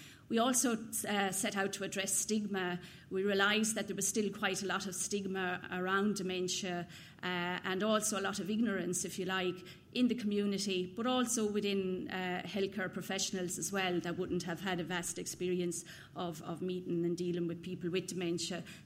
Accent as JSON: {"language": "English", "region": "Munster", "country": "Ireland", "said": "So we're from South Tipperary. … this is Peggy, and we're the two nurse specialists working with the project."}